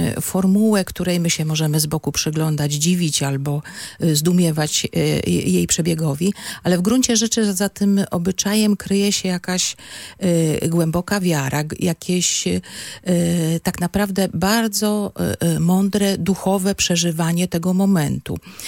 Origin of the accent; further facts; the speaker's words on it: Podlaskie Voivodeship, Poland; Ja nie jestem z Kaszub. Ja przywędrowałam tutaj z Podlasia.